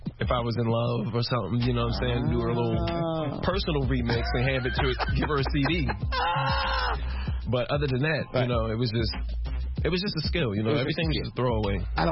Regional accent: Springfield, Virginia, United States; My hometown is Springfield, Virginia. Newington, to be exact. It's about maybe 30 minutes from here. So I'm local, you know.

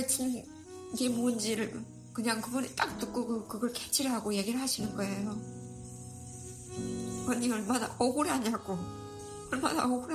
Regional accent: North Korea; now in South Korea; 내가 북한에서 온 사람이어서

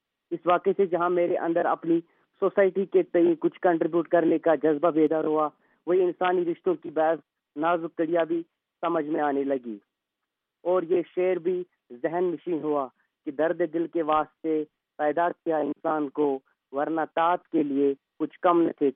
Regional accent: Pulwama, Jammu and Kashmir, India; اور میں Indian occupied Kashmir کے ضلع پلوامہ کا رہنے والا ہوں. میری پیدائش 1991 میں ہوئی.

